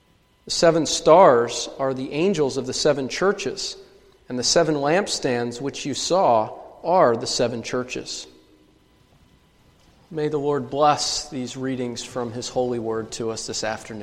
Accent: United States; I don't know about you, but as I've grown up as an American, almost the opposite has been encouraged.

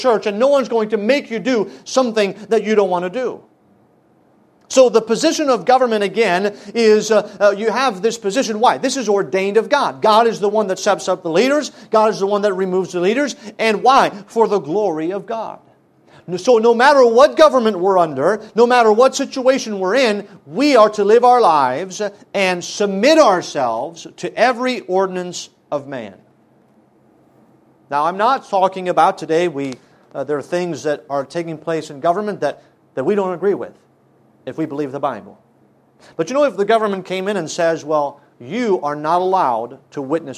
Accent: France; You know, when I grew up in France, and I went through the public school system

